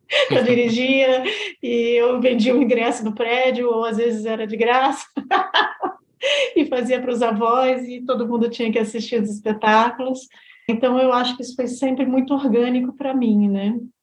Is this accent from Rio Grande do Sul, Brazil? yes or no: no; Rio de Janeiro, Brazil; also born or lived in Salvador / Vitória / Recife; E a gente se mudava. Eu morei em Salvador, em Vitória, em Recife. E aí a gente ia caminhando, né? E quando eu voltei para o Rio de Janeiro, eu fui estudar num colégio que tinha teatro também lá.